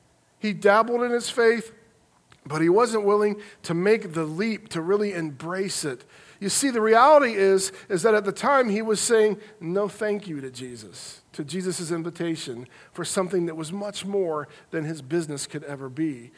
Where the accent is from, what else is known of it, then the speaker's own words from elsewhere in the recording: Piqua, Ohio, United States; When I was still in college, living in my hometown of Piqua, I lived at home while I went through college.